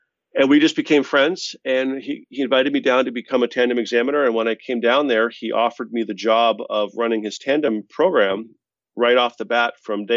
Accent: Boston, Massachusetts, United States; We're both from Boston, both, I think, Irish Catholics

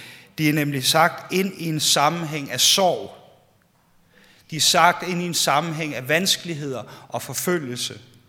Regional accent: Capital Region of Denmark, Denmark; Jeg er bedre til svensk, fordi jeg er opvokset på Bornholm, og det vi bliver kaldt for halvsvenske.

